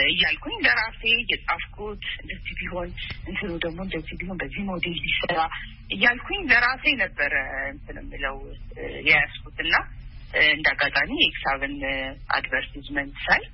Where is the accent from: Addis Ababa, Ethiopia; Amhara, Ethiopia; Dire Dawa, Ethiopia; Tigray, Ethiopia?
Addis Ababa, Ethiopia; እኔ እንግዲህ ተወልጄ ያደኩት አዲስ አበባ ነው።